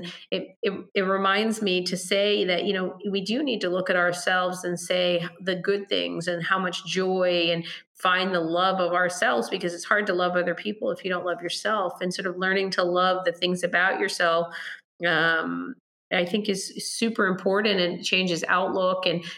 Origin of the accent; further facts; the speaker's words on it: India; now in United States; I'm Indian. And so in India, people just show up and there's like 100 people